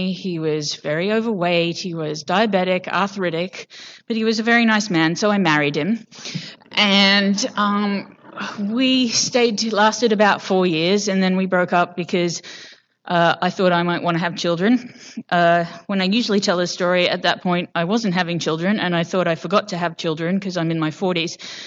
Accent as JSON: {"language": "English", "region": "England", "country": "United Kingdom", "tie": "born or raised there", "said": "I grew up in England. My mom's South African. My dad is English, but lived in Canada. And somehow I ended up here about 7 years ago. So I've never known where I was from."}